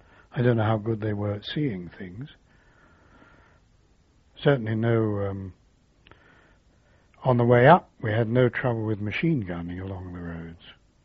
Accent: Yorkshire and the Humber, United Kingdom; I come from Yorkshire, which is a little area of England

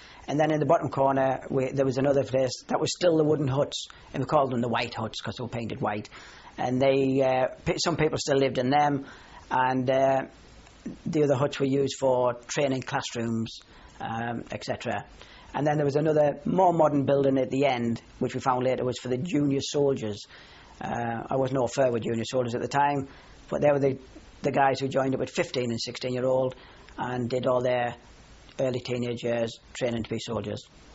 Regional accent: Brandon, North East England, United Kingdom; And I said, I'm from Durham. He said, where in Durham? And I said, Brandon.

